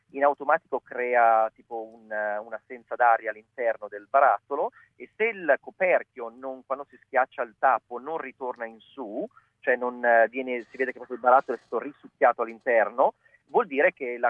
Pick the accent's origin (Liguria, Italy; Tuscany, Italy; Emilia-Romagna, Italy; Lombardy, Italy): Lombardy, Italy; Milan; noi siamo di Milano